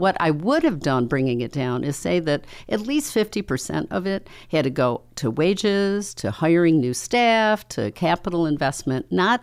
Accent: New York, United States; I grew up in Western New York, and I've lived in the Southern Tier in the Finger Lakes my entire life.

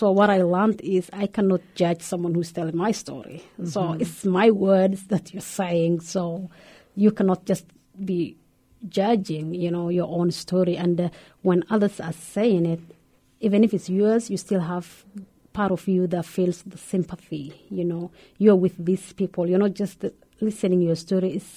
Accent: Kenya; English is a second language; moved away as an adult; now in Minneapolis, United States; I was born in Kenya, northern Kenya. Probably most people know because that is where the refugee camp is. I was born there, and then I did my education in all of them in Kenya. And I moved here recently in 2011, July 4th.

